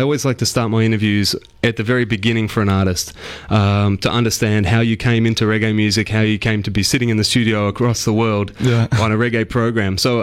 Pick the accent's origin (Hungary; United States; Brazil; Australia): Australia